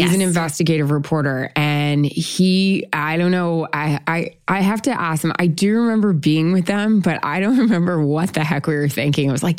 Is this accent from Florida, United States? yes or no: yes; Tampa, Florida, United States; I got to Tampa Bay. I'm from Tampa Bay.